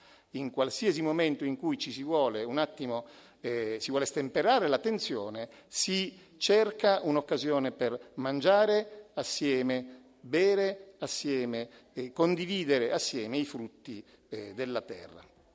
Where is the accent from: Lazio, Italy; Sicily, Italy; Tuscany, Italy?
Sicily, Italy; now in Turin, Italy; Io arrivo da Torino e invece i miei asparagi sono verdi, si scopre. In realtà io sono siciliano